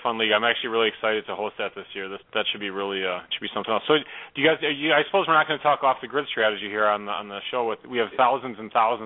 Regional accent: Wisconsin, United States; Hey, I'm from Wisconsin. I talk weird.

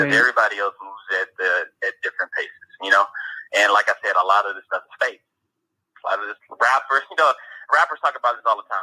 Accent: Port Arthur, Texas, United States; also born or lived in Houston; yeah, and I moved to Houston when I was like 11 years old. But I'm from Port Arthur, the land of the trill.

